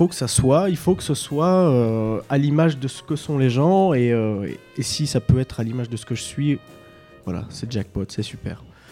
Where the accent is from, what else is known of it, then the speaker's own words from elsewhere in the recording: Tourcoing, Hauts-de-France, France; also born or lived in Roubaix; now in Paris, France; Donc moi je viens du Nord, à peu près du même bled que … c'est-à-dire que je suis à côté, hein, je suis né à Roubaix mais j'ai grandi à Tourcoing, et maintenant je vis à Paris.